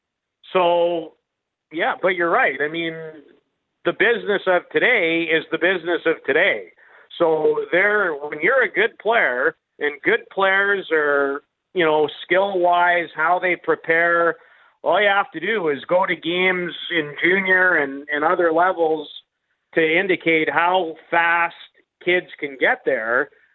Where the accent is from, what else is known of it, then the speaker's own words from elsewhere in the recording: Canada; And going to be even a little more excited about thinking about being Canadian this year, tomorrow, than I usually am.